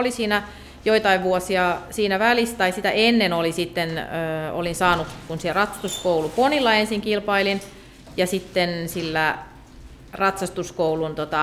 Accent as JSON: {"language": "Finnish", "town": "Ruovesi", "region": "Pirkanmaa", "country": "Finland", "tie": "born or raised there", "moved": "as an adult", "lives_now": "Ypäjä, Finland", "said": "mä oon ihan siis Visuvedeltä, Ruovedeltä kotoisin ja siellä ihan siis lukion loppuun asti niin kuin asunut. Sitten muutin Ypäjälle"}